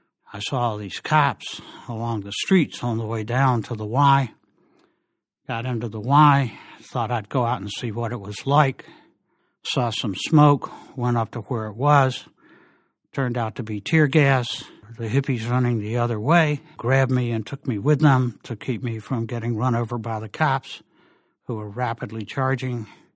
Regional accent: Richmond, Virginia, United States; people are a whole lot more interesting than the people I grew up with in Richmond, Virginia.

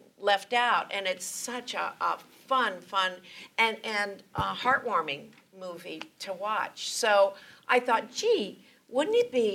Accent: Irving, Texas, United States; also born or lived in San Fernando Valley, California; And so I was raised mostly in Dallas Irving and my early childhood, and then we moved back.

